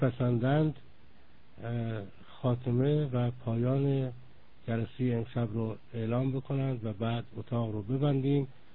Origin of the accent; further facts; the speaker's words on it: Iran; ما ایرانی هستیم، ایرانی این جهانی، لذا جهانی هستیم.